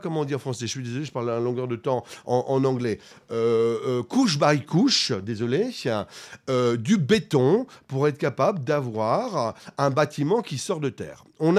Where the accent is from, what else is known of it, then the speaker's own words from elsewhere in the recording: France; même si moi-même je suis français en tant que fondateur.